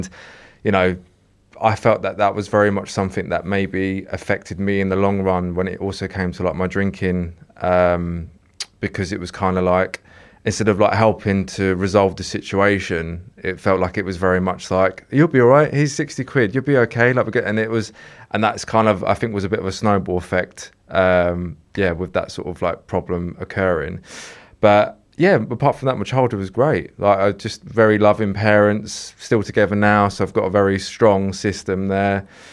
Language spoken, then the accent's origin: English; South East England, United Kingdom; So I'm from Kent originally.